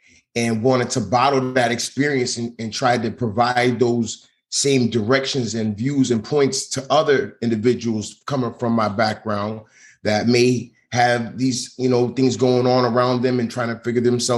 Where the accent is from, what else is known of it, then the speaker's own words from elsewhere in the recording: United States; Parents migrated here from Jamaica, so I'm of Jamaican descent, but grew up here in America in inner city.